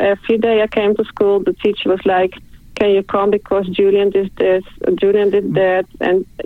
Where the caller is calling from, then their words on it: Netherlands; I'm calling from the Netherlands.